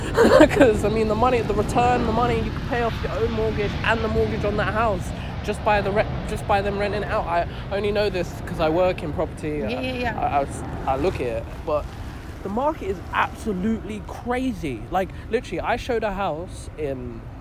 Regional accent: London, United Kingdom; I'm from here. I was born and raised in London, but I can't afford to buy a house in London.

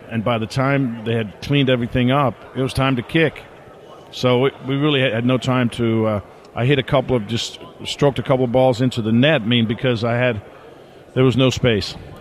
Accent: Denmark; growing up in Denmark, loving soccer and watching Premier games all the time on Saturdays, that's what was on telly, was the Premier League.

